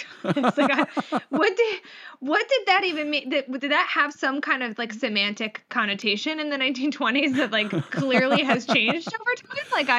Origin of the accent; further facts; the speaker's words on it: Delaware, United States; Oh, I'm originally from Delaware, so I know, very well who Christine O'Donnell is.